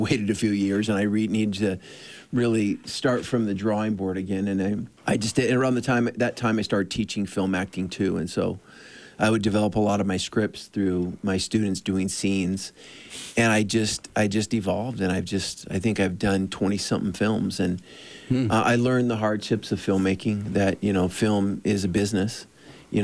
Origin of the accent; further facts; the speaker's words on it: Dana Point, California, United States; I'm from Southern California, Dana Point, and when I was 17, I was coming out of the water one day after a surfing session